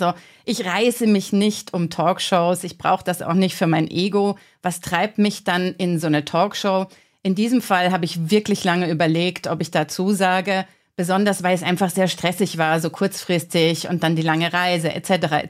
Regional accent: Karlsruhe, Baden-Württemberg, Germany; born there; Letzte Woche war ich gerade in meiner Geburtsstadt Karlsruhe in Hotel Mama zu Gast.

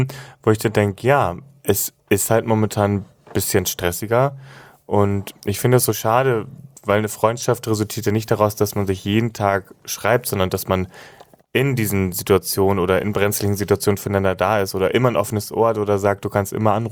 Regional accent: Hamburg, Germany; moved away as an adult; now in North Rhine-Westphalia, Germany; ich bin ja im Oktober 18, bin ich ja von Hamburg nach Nordrhein-Westfalen gezogen.

